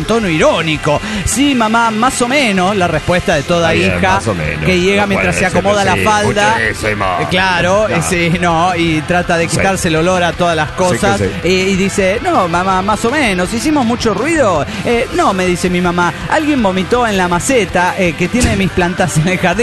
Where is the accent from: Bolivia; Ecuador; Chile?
Bolivia; estoy haciendo turismo por mi tierra boliviana. Fui para Oruro, para Potosí, fui para Beni y ahora estoy en Cochabamba.